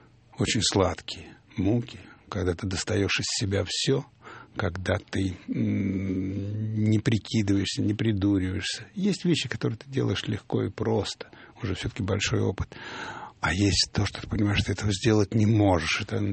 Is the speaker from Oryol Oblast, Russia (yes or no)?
yes; Oryol, Oryol Oblast, Russia; когда Орел освободили, это мой родной город